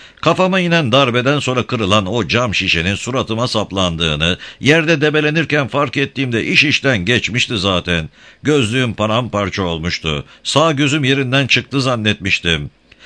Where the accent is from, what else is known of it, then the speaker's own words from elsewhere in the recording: Kartal, Istanbul, Turkey; MIT'in direktiflerinin dışına çıkamayan Mehmet Metiner, Kartal'da benim doğup büyüdüğüm mahallede oturuyordu.